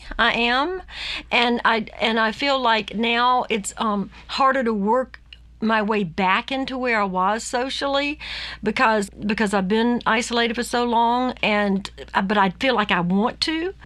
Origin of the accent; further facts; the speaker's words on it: Georgia, United States; I grew up in South Georgia.